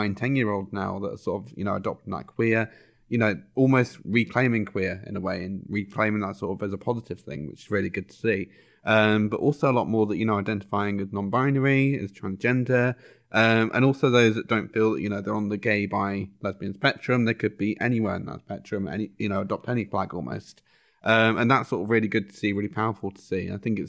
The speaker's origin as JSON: {"language": "English", "region": "South West England", "country": "United Kingdom", "tie": "born or raised there", "said": "I remember sort of growing up in Devon"}